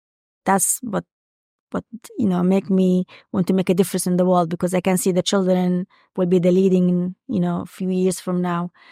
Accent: Saudi Arabia; when she found out I'm from Saudi Arabia and I'm a goodwill ambassador, I'm doing biotechnology, she was very taken

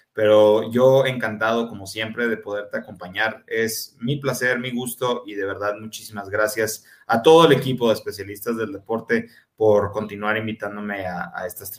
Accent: San Diego, California, United States; also born or lived in Tijuana, Mexico; Y ahora en San Diego, perdón, es mi tierra, ambos lados de la frontera lo son

